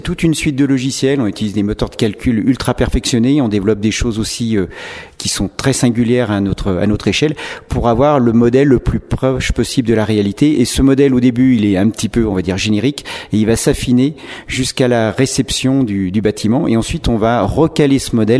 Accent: Auvergne-Rhône-Alpes, France; Donc on est des Savoyards et on n'est que 6 personnes.

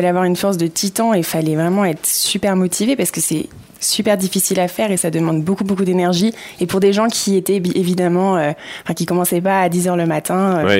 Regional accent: Courchevel, Auvergne-Rhône-Alpes, France; Et je pense qu'on se ressent vraiment chez nous, à Courchevel.

